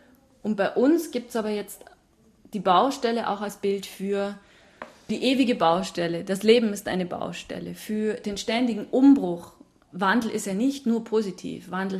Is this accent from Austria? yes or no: no; Germany; ich bin in Deutschland aufgewachsen